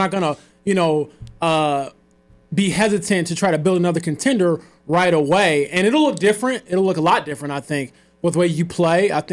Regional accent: Romeoville, Illinois, United States; I grew up in the Chicago area, Romeoville, Illinois. It's a southwest suburb of Chicago.

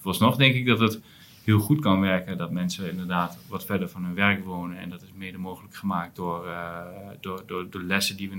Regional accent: Enschede, Overijssel, Netherlands; Ik kom zelf uit Enschede

